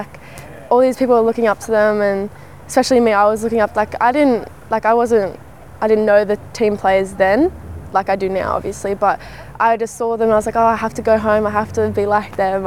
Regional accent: Australia; because I am Australian, I want to play for Australia

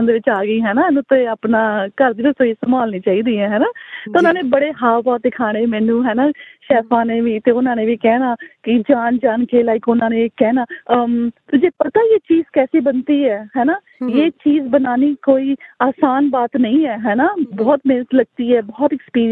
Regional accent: Ludhiana, Punjab, India; also born or lived in Ranchi; ਮੇਰਾ ਜਨਮ ਰਾਂਚੀ ਦਾ ਜੀ, ਤੇ ਉਸ ਤੋਂ ਬਾਅਦ ਅਸੀਂ ਮੂਵ ਕਰ ਗਏ ਸੀ ਲੁਧਿਆਣੇ, ਤੇ ਲੁਧਿਆਣੇ ਸਾਰੀ ਫੈਮਿਲੀ ਅਸੀਂ ਉੱਥੇ

